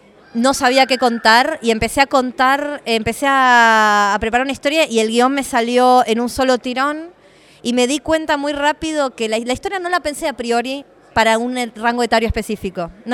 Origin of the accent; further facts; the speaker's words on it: Buenos Aires, Argentina; el barrio Zamoré de Villa Lugano, que es un barrio de monoblocks del sur de la ciudad de Buenos Aires, en el absoluto sur, donde se empieza a romper el mapa de la ciudad. Es donde yo nací, me crié.